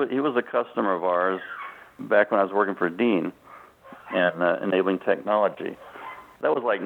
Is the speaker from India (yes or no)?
no; Panamá, Panama; moved away as an adult; now in United States; Born and raised in the Panama Canal Zone in Central America.